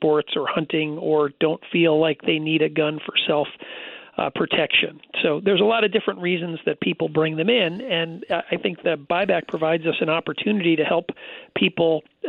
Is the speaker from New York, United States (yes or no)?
no; Cheshire, Connecticut, United States; You know, I grew up in Cheshire, Connecticut, and, you know, the Pettit murders happened distance from the house that I grew up in.